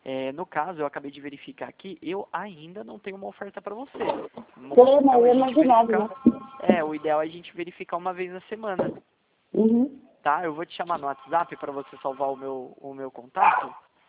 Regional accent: São José dos Campos, São Paulo, Brazil; Sou de São José também, Alessandra.

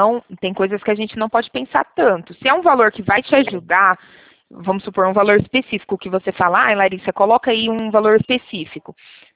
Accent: Campinas, São Paulo, Brazil; Eu sou de Campinas, mas eu trabalho aqui em Valinhos.

